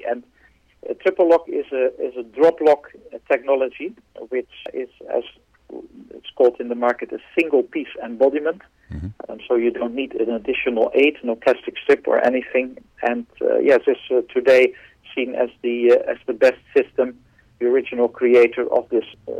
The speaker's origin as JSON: {"language": "English", "country": "Netherlands", "said": "I'm in the Netherlands, which is my home country."}